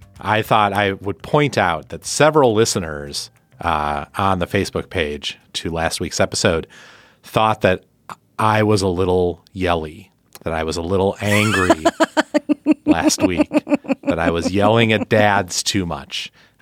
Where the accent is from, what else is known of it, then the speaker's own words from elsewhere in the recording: Milwaukee, Wisconsin, United States; So this weekend I was in my hometown, the place I grew up, beautiful Milwaukee, Wisconsin, a great place by a great lake